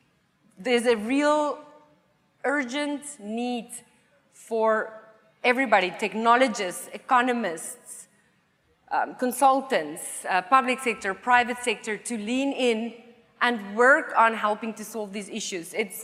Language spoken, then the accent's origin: English; South Africa; I'm from South Africa at the time